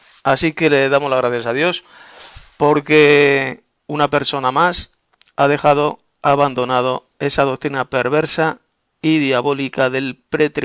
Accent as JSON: {"language": "Spanish", "town": "Madrid", "region": "Community of Madrid", "country": "Spain", "said": "de Madrid, España"}